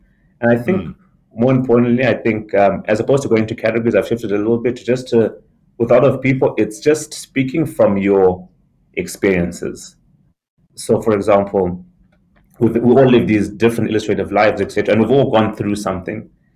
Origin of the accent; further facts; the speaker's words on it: Zimbabwe; so I come from Zimbabwe